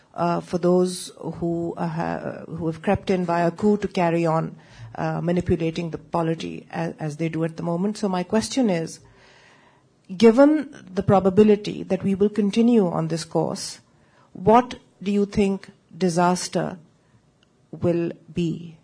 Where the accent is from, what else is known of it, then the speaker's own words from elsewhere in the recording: Pakistan; I just want to say, as a Pakistani, that I believe that new elections will not be the game changer that we hope they might be